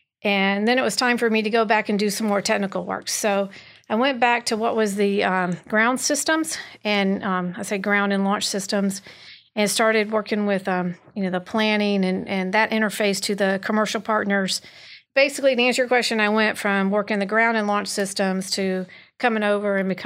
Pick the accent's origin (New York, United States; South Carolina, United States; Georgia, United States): Georgia, United States; Warner Robins; I grew up in Warner Robins, Georgia.